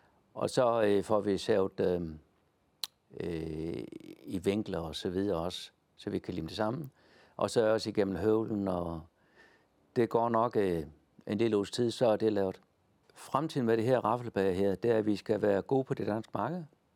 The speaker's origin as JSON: {"language": "Danish", "town": "Sønderborg", "region": "Region of Southern Denmark", "country": "Denmark", "tie": "born or raised there", "said": "Det hele startede i 1995, hjemme i mit barndomshjem i Sønderborg."}